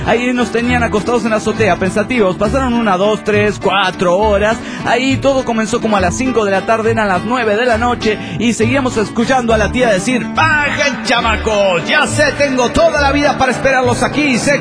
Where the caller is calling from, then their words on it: Guadalajara, Jalisco, Mexico; Desde Guadalajara, Jalisco, México.